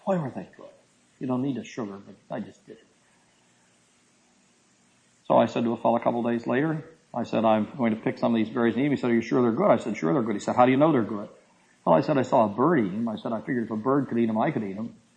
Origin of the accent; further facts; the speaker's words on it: Pittsburgh, Pennsylvania, United States; But when I came out here from Pittsburgh, I had never seen them before that I knew of.